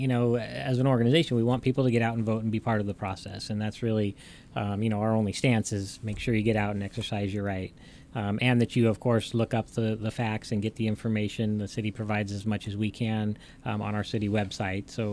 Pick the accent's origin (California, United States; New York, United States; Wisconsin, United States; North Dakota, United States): California, United States; Huntington Beach; I came from Orange County. In Huntington Beach, that is the norm everywhere.